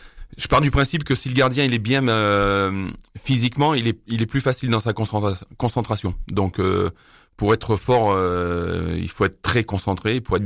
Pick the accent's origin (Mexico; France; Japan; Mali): France; Saint-Etienne, Auvergne-Rhône-Alpes; Et comme je viens en plus de Saint-Etienne, c'était des matchs où il fallait pas trop que je me rate